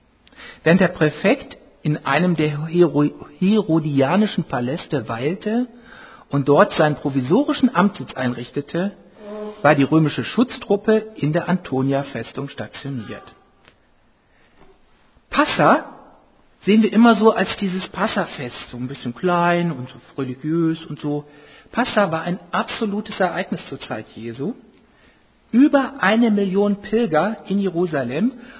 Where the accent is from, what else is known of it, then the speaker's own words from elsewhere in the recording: Germany; Das wäre jetzt eher kölsch zu erwarten, aber wir als Deutsche wissen natürlich, das ist sprachlich nicht so ganz sauber.